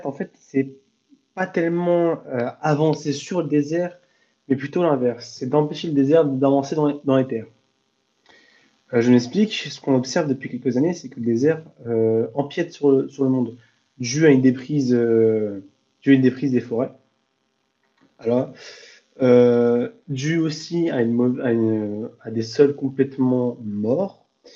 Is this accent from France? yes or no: yes; France; il ne faut pas imaginer une forêt comme on l'imagine nous en tant que Français.